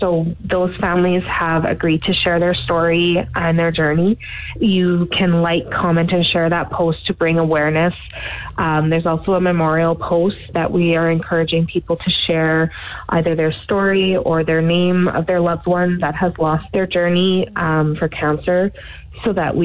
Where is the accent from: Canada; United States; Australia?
Canada; Scott, Saskatchewan; We're from all over the province. I'm from Scott.